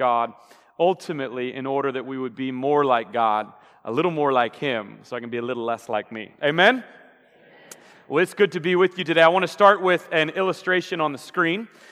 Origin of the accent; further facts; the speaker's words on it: Omaha, Nebraska, United States; also born or lived in Wisconsin / St. Louis; I hail all the way from Omaha, Nebraska, to come and guest preach for you today. I grew up here in Omaha in middle and high school, and went to college in Wisconsin and seminary in St. Louis.